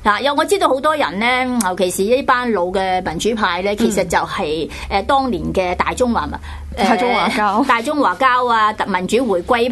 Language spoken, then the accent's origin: Cantonese; Hong Kong; 其实我哋作为香港人，如果咁样都唔醒觉